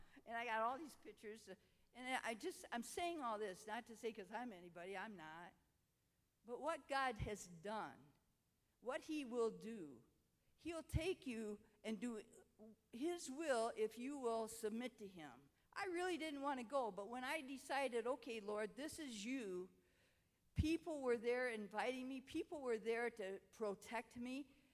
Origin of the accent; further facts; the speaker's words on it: United States; I mean, I'm American, so he's trying to hang out.